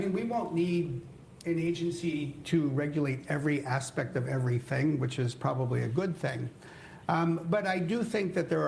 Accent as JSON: {"language": "English", "country": "United States", "moved": "as an adult", "said": "when I moved here in 1989 and failed the driver's test. I was told to feed the wheel, and as an American, I didn't even know it was hungry."}